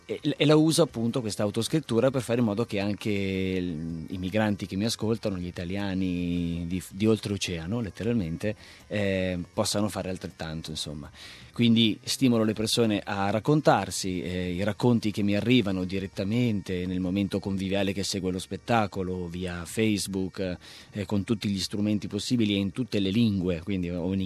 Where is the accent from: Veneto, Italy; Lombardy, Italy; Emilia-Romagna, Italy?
Lombardy, Italy; quello che per noi lombardi, perché io sono lombardo, è lo stereotipo del migrante